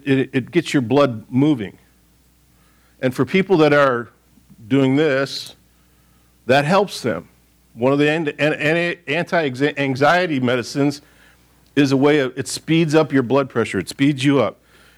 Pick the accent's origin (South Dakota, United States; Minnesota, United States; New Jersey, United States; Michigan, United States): Michigan, United States; I grew up in Michigan, a lot of lakes, a lot of big lakes.